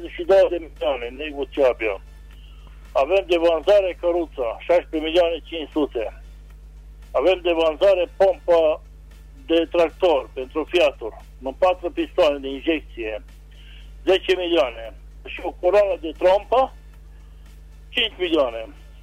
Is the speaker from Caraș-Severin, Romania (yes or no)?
yes; Lupac, Caraș-Severin, Romania; Din comuna Lupac.